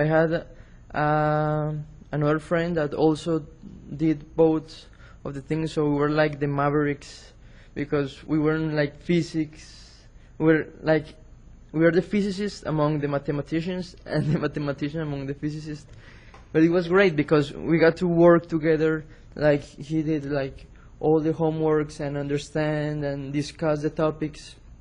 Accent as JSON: {"language": "English", "country": "Colombia", "said": "I come from Colombia."}